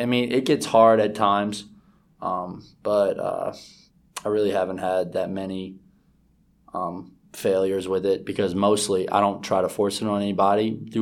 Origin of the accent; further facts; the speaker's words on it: New Orleans, Louisiana, United States; I'm from Louisiana, New Orleans. I'm currently 22 years old, and I play basketball at Presbyterian College.